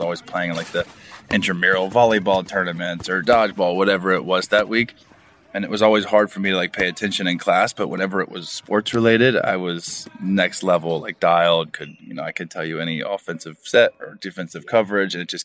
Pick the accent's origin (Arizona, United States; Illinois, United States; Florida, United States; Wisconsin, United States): Florida, United States; Orlando; So my whole life, I grew up in Orlando, Florida. I was the youngest of four boys.